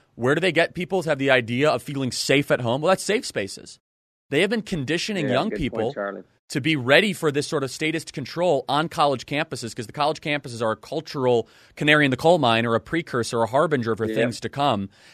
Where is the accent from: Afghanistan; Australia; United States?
United States; Illinois; now in Florida, United States; But being from Illinois, I've fled proudly. I'm now a resident of the state of Florida, 0% income tax.